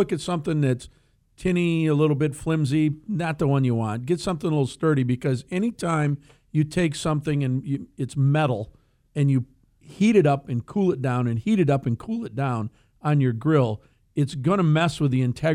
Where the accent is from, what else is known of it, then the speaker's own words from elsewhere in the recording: Gun Lake, Michigan, United States; when I grew up on Gun Lake, which is a lake south of Grand Rapids here